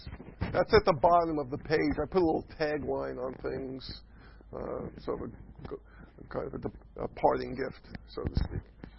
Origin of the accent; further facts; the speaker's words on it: New York, United States; I'm just learning English. I'm from New York, so it's just English is an ESL class for me.